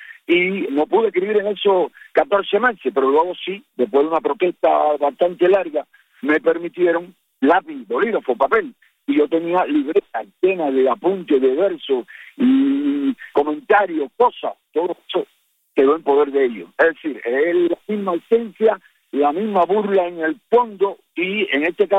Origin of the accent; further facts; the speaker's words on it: Cuba; somos cubanos, y aquí el régimen ha esclavizado a toda la nación